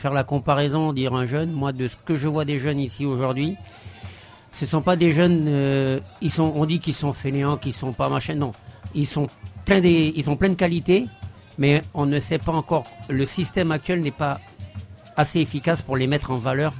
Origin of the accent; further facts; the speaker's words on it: Saint-Laurent-du-Maroni, French Guiana, France; Moi, je suis plus originaire de Saint-Laurent-du-Maroni. Okay. Bon, c'est le nid d'où je viens, j'arrive de Saint-Laurent-du-Maroni.